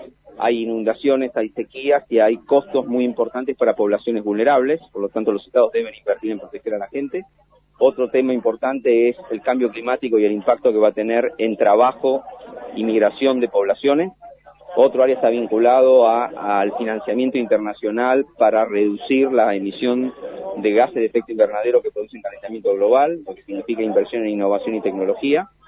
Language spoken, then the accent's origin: Spanish; Argentina